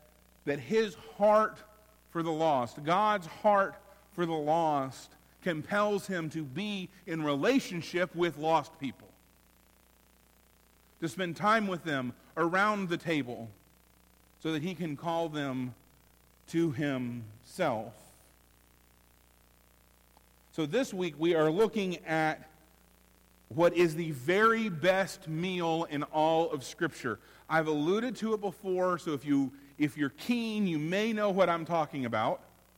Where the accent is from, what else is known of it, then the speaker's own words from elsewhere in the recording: Florida, United States; also born or lived in Virginia; I grew up on the Redneck Riviera, the Emerald Coast, the Florida Panhandle, that really annoying part of the state that causes Florida's election results to come in an hour later